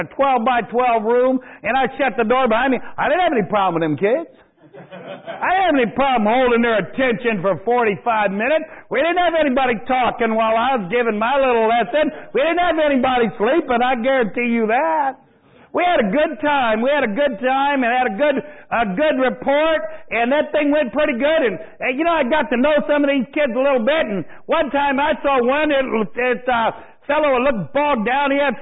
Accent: Lawrenceburg, Tennessee, United States; born there; Now, I was born on February 10th, 1953, they called it a hospital. It was just about five rooms in Lawrenceburg, Tennessee.

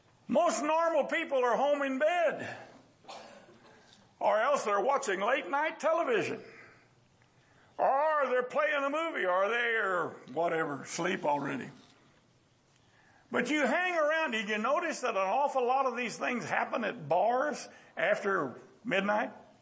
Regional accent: San Antonio, Texas, United States; When I grew up on Walton Street here in San Antonio on the south side off of Nogalitas

